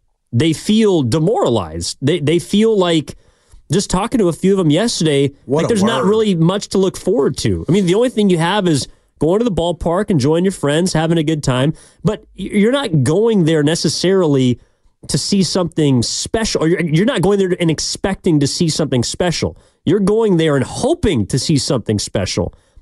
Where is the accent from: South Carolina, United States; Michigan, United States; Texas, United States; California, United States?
California, United States; I'm from the East Bay. I enjoy watching baseball.